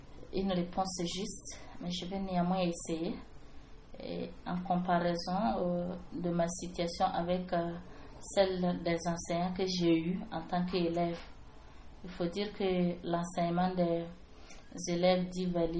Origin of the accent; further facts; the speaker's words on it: Centre-Est, Burkina Faso; born there; Je suis née au Burkina Faso, notamment dans la région du centre-est, à environ 300 km de Ouagadougou.